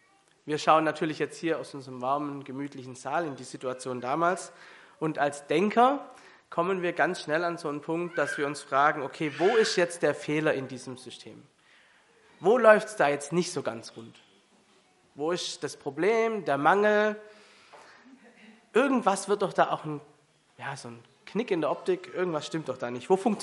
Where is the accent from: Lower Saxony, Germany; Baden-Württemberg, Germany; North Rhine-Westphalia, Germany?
Baden-Württemberg, Germany; Als Schwabe selber und auch mit Blick auf die Schwaben kann ich sagen